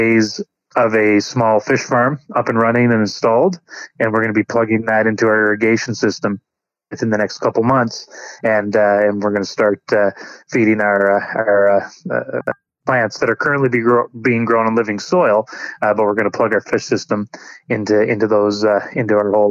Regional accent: New Brunswick, Canada; also born or lived in Alberta; because I grew up in New Brunswick, although I was in Alberta for the last 16 years.

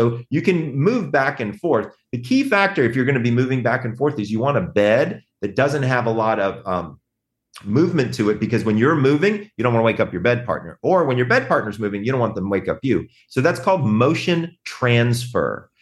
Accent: the South, United States; I'm from the South.

